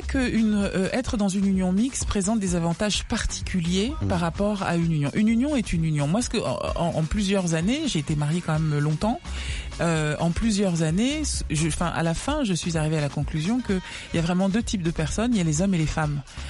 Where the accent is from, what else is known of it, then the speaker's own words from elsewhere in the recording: France; Mais j'ai grandi en France, mais j'ai pas été élevée par des gens du Dauphiné. J'ai été élevée par des parents africains, Louba, panafricains.